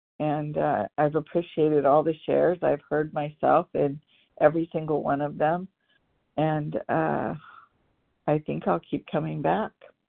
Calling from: California, United States; from Southern Cali

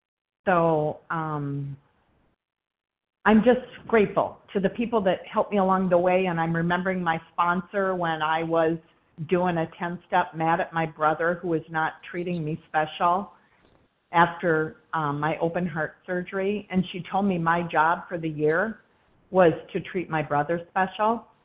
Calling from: Minneapolis, Minnesota, United States; I'm in Minneapolis, Minnesota, Central Time.

